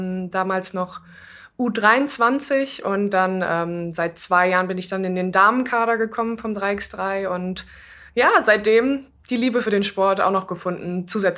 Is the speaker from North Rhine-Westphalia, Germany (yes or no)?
no; Kassel, Hesse, Germany; born there; 24 Jahre alt, komme gebürtig aus Kassel